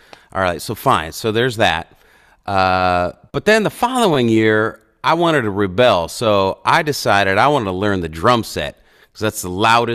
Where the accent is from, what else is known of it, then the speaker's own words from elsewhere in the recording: Chicago, Illinois, United States; I got really inspired by somebody in my hometown, just South Chicago.